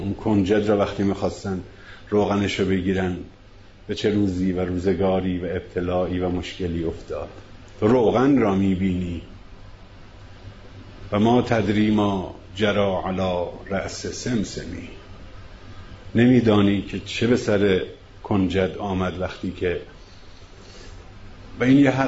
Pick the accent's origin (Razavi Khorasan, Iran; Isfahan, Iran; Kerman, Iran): Isfahan, Iran; پرسید که اهل کجایی؟ گفتم که اصفهان.